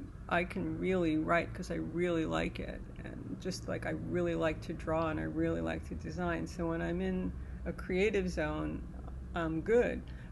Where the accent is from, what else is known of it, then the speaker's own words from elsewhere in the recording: New York, United States; I'm a New Yorker. I'm like, let's go.